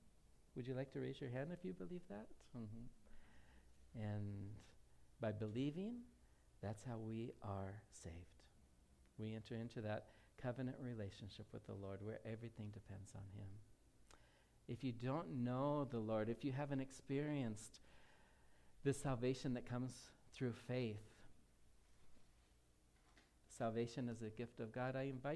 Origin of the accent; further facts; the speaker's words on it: United States; When I went to Peru as an American pastor, as a missionary